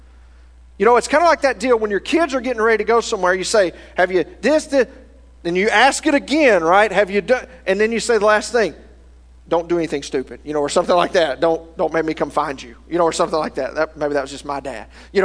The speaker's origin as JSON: {"language": "English", "region": "Louisiana", "country": "United States", "tie": "born or raised there", "said": "I grew up in North Louisiana. So you pointed over toward Shreveport"}